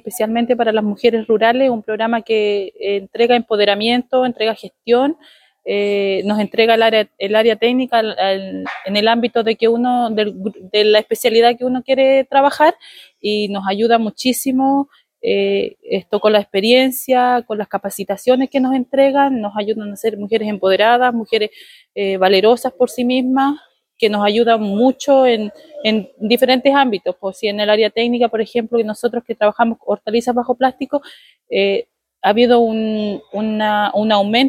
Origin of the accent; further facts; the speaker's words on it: Chabranco, Los Ríos, Chile; soy del sector de Chabranco, perteneciente al tercer año de Grupo Semilla de Chabranco de la comuna de Futrono.